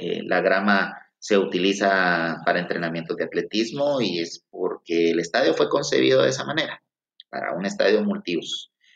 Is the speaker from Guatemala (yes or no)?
yes; Guatemala; que es nuestro gran sueño como chapines, amantes del fútbol